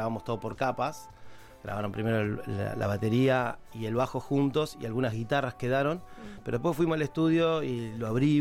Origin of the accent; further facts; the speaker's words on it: Rauch, Buenos Aires Province, Argentina; La mayoría somos de Rauch, provincia de Buenos Aires